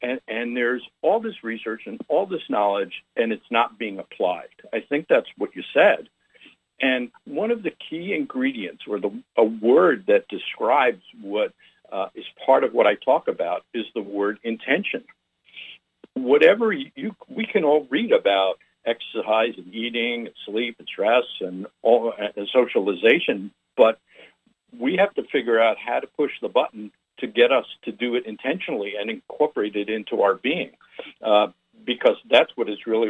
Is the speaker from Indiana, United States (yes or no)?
no; New York, United States; Well, thank you for asking. I grew up in New York.